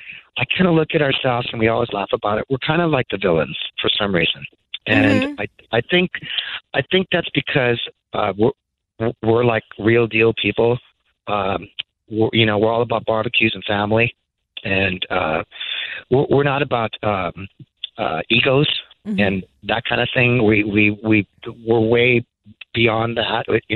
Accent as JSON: {"language": "English", "town": "Montebello", "region": "California", "country": "United States", "tie": "born or raised there", "said": "and I grew up in Montebello, California. Actually, that's where I grew up at. So Montebello is always known for you know, the old school punk rock scene"}